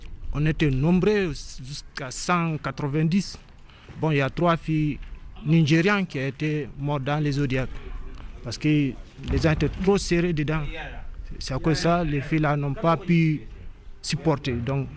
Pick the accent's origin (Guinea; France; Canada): Guinea; now in Italy; Parce que depuis, j'ai quitté la Guinée mars 2016. Je suis arrivé en Italie le 23 octobre 2016.